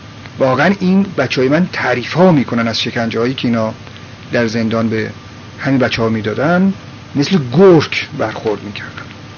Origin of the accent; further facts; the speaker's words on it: Iran; گفت اهل کجا هستی؟ گفتم ایران.